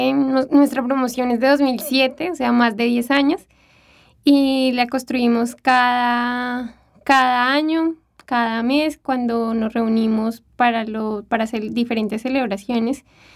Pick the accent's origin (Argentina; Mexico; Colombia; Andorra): Colombia; Úmbita, Boyacá; born there; Yo nací en Boyacá, Úmbita, un pueblo muy chiquito, pero con gente muy amable.